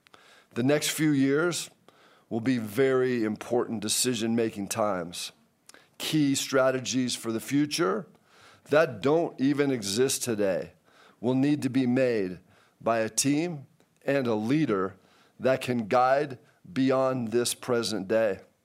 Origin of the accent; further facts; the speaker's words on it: California, United States; as a sophomore in high school growing up in Southern California